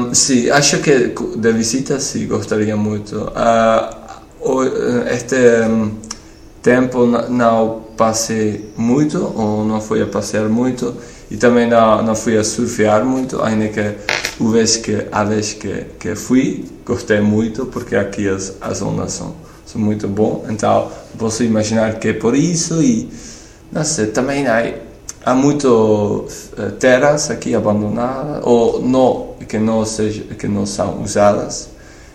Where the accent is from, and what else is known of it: Netherlands; Portuguese is a second language; now in Portugal